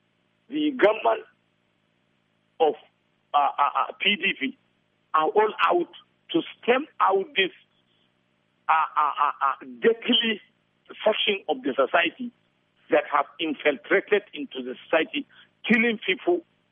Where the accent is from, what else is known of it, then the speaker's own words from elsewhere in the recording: Gombe State, Nigeria; You see, I am from Northeast Gombe.